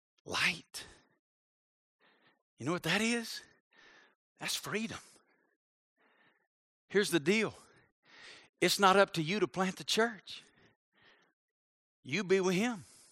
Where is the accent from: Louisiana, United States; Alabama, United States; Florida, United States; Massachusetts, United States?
Alabama, United States; I'm from Alabama. You don't go to Las Vegas.